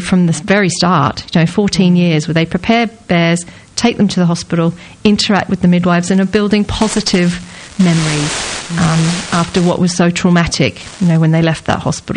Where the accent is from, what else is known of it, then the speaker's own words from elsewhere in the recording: Australia; now in England; but I am Australian. I've been here 24 years now.